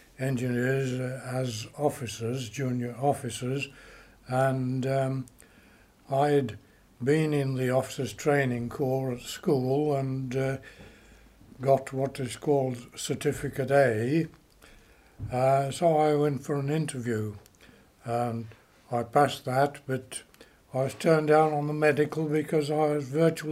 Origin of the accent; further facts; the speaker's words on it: Walsall, West Midlands, United Kingdom; born there; I was born in Walsall, near Birmingham.